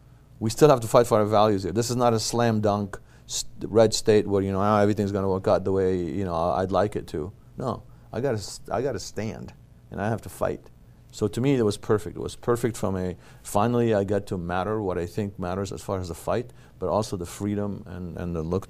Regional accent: California, United States; So I grew up in the Bay Area, in the East Bay, and I skied right up here. And I used to come down and party in Reno.

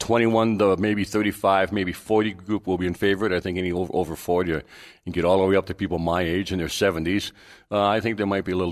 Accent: Midwest, United States; I grew up in the Midwest

